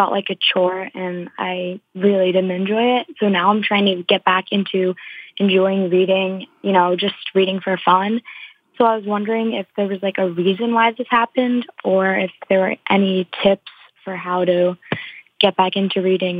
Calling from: Massachusetts, United States; I'm from Massachusetts.

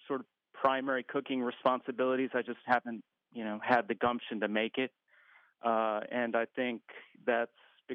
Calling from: Washington, District of Columbia, United States; I'm calling from Washington, D.C.

